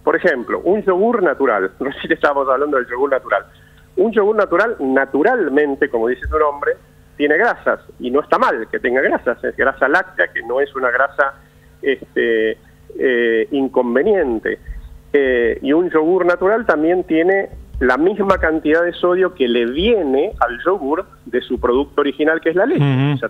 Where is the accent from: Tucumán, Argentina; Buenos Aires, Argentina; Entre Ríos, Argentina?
Buenos Aires, Argentina; No, yo soy de Ciudad de Buenos Aires